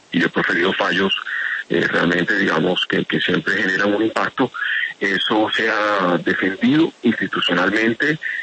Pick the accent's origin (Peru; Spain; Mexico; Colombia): Colombia; Barranquilla, Atlántico; Mi papá era samario, yo soy barranquillero